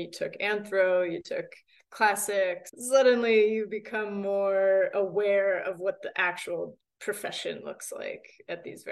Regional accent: Pennsylvania, United States; I grew up outside of Philly. I went to a public high school, and I had this Latin teacher who started interspersing maps of ancient Rome

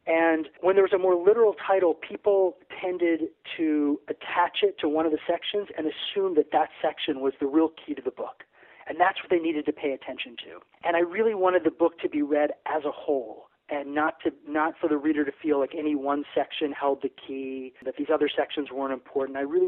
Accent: New Jersey, United States; where I grew up in New Jersey part of the time, there was these stories of this amusement park that had been abandoned

